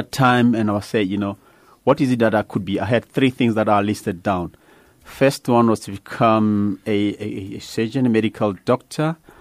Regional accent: Soweto, Gauteng, South Africa; born there; I was born many, many, many years ago in Soweto in a township called Meadowlands.

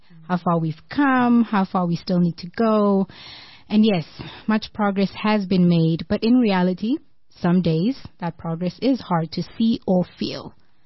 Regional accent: Mozambique; Mozambique.

